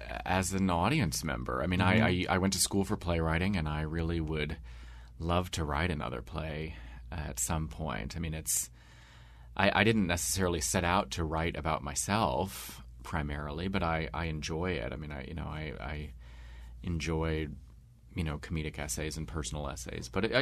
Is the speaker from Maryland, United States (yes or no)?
yes; Catonsville, Maryland, United States; now in New York, United States; I grew up in Baltimore. I grew up in Catonsville, and my family is still here, and so I love coming back